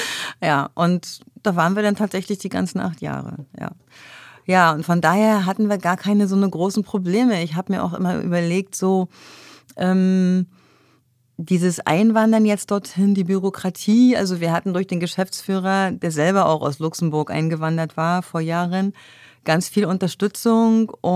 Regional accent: Germany; now in Norway; Weil wir haben als Deutsche schon Vorteile, da ist die Sprache nicht so schwer.

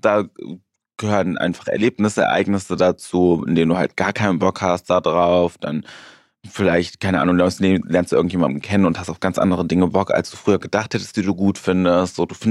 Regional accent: Cologne, North Rhine-Westphalia, Germany; also born or lived in Mönchengladbach; now in Düsseldorf, Germany; Ich bin da aufgewachsen in Köln, aber ich bin nicht in Köln geboren.

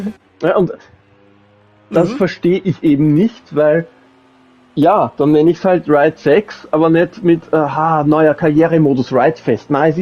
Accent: Austria; Stört mich als Österreicher nicht, ja?

